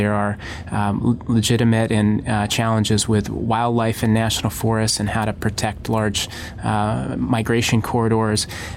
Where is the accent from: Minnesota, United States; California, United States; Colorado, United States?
Colorado, United States; I mean, I'm from Colorado